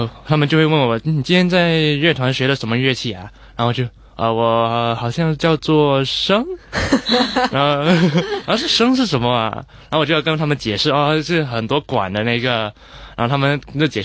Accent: Singapore; 就我小时候在小学，在新加坡小学的时候

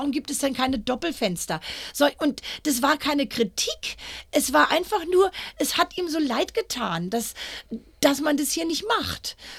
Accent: Berlin, Germany; now in Australia; Wir hatten ja als Berliner die Berliner Mauer. Das war natürlich auch noch so ein Grund, warum wir ausgewandert waren.

